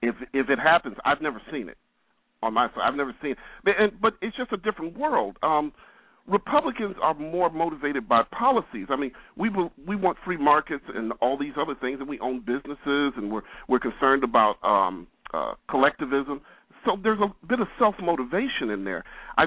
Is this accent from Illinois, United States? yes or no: yes; Chicago, Illinois, United States; No, actually, I'm from Chicago.